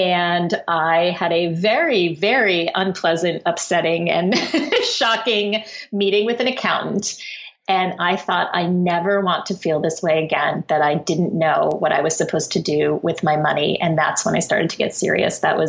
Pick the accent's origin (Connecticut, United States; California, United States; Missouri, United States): Connecticut, United States; Norwalk; I'm the oldest of three children. I grew up in Norwalk, Connecticut.